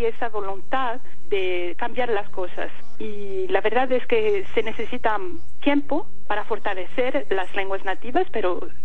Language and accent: Spanish; Greece; Yo soy griega y entonces empecé mi trabajo con lenguas de Grecia